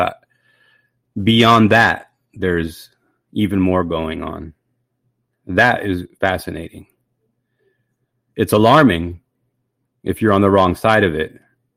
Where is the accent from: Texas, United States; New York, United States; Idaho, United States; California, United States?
California, United States; Los Angeles; I'm from Los Angeles.